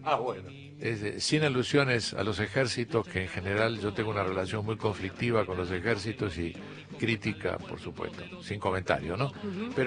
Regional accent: Montevideo, Uruguay; born there; Yo nací en el Hospital Militar de Montevideo.

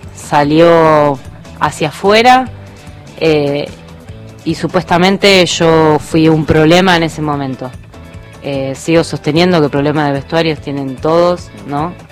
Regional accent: Argentina; Mi naturaleza, nuestra naturaleza como argentinos

